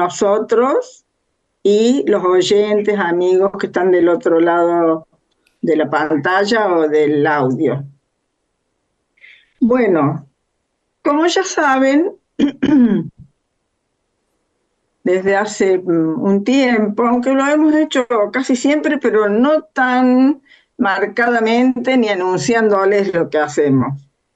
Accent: Córdoba, Argentina; como yo soy de Córdoba, a veces, de casualidad, hay varios cordobeses

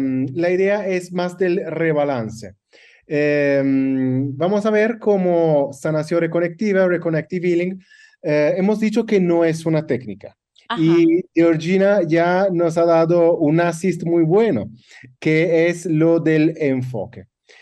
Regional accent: Italy; Spanish is a second language; Muy mal por mí, que soy italiano, pero hablando así, es italiano un poco español.

